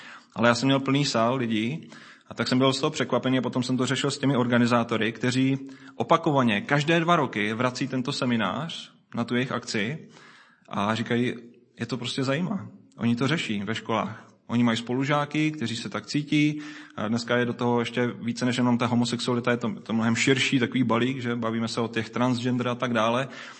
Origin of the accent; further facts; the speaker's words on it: Brno, South Moravian Region, Czechia; moved away as an adult; now in Kroměříž, Czech Republic; Můžu říct, že jsem původně z Brna, narodil jsem se před skoro 40 lety, nebo 39 lety na Obilňáku tady v Brně, a vlastně někdy v 20 jsem se odstěhoval do Kroměříže